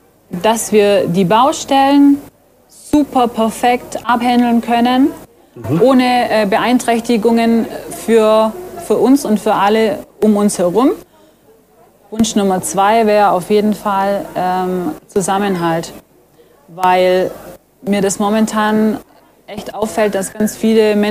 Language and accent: German; Ulm, Baden-Württemberg, Germany; now in Neu-Ulm, Germany; Ja, ich bin in Ulm geboren, ich bin hier aufgewachsen, lebe natürlich in Neu-Ulm